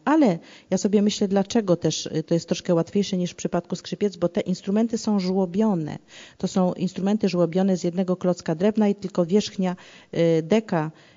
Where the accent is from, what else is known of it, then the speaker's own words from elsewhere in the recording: Iran; ja przyjechałam z Iranu, tam musiałam w szmatkach na głowie, nie mogłam śpiewać